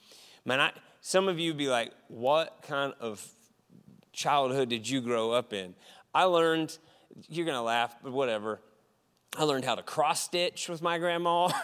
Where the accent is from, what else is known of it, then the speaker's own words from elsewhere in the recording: West Virginia, United States; I grew up in West Virginia on a family land-owned area, and there was like four different portions of my family that lived on 80 acres